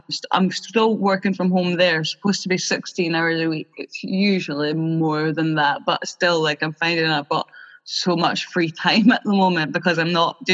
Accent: Aberdeen, Scotland, United Kingdom; I'm a good friend of Nathan's. I've been on the podcast a couple of times before, and I'm a poet from Aberdeen.

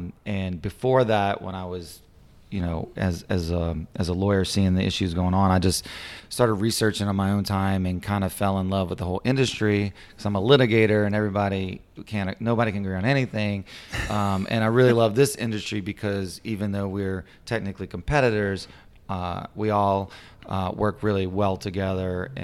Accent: New Orleans, Louisiana, United States; but yes, was born here, went to school here until sixth grade.

